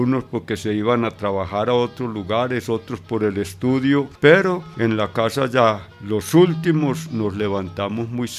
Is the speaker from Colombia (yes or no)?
yes; Don Matías, Antioquia, Colombia; also born or lived in Urrao; Nosotros, la mayoría de mis hermanos, nacimos en Urrao, pero precisamente por esa violencia que hubo por allá en los años 50, ya la familia tuvo que venirse a Don Matías, de donde es la familia paterna, y prácticamente el hogar lo vine a conocer fue en Don Matías